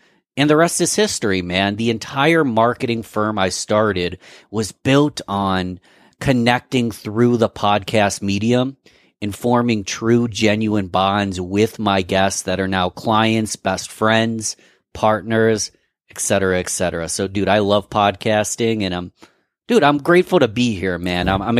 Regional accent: Rochester, New York, United States; I'm from Rochester, New York, a small city.

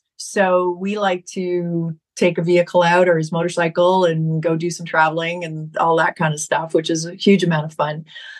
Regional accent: Toronto, Ontario, Canada; now in United States; I'm from Toronto, and, you know, been a Toronto girl for a long, long time.

